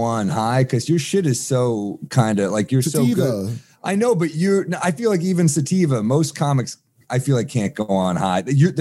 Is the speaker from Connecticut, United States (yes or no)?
no; New York, United States; as a New Yorker, it hurt me a little bit